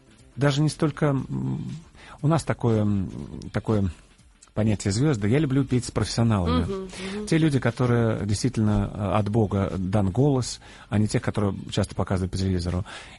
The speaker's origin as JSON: {"language": "Russian", "region": "Penza Oblast", "country": "Russia", "tie": "born or raised there", "said": "Я давал концерт в Пензенской области, у себя на родине"}